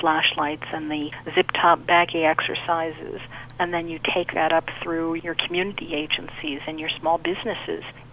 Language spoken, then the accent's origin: English; New York City, New York, United States; I grew up in New York City, and in the basement of the building I lived in, there was a room